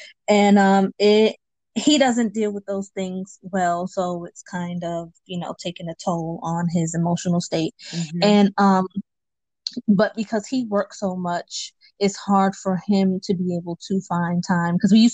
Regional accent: Bronx, New York, United States; First of all, I was born and raised in the Bronx. Ain't no gardens.

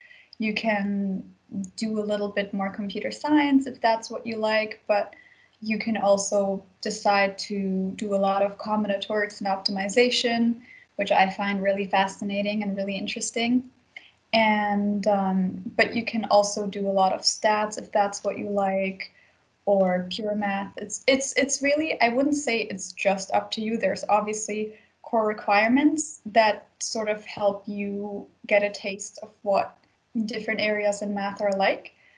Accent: Slovakia; now in Canada; I'm an international student. I came to Canada actually just for math, and I came from Slovakia, which is a country in Eastern Europe.

